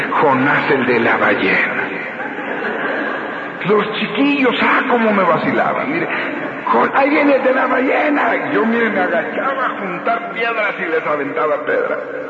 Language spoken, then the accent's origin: Spanish; Tepic, Nayarit, Mexico; born there; Yo nací en Tepic, Nayarit, allá en el 39, en un ejido, por allá en la marisma, tierra cálida, tierra tropical, Nayarit.